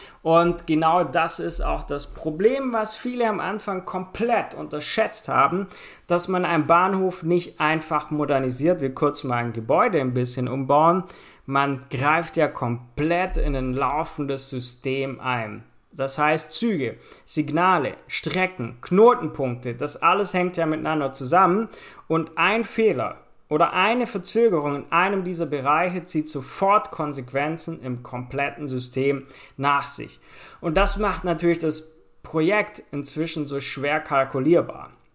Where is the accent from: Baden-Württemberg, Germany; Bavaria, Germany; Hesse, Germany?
Baden-Württemberg, Germany; now in Cyprus; auch wenn ich inzwischen in Zypern wohne, auch schon seit 6 Jahren, ich komme ja aus der Bodenseeregion und da ist Stuttgart nicht allzu weit weg.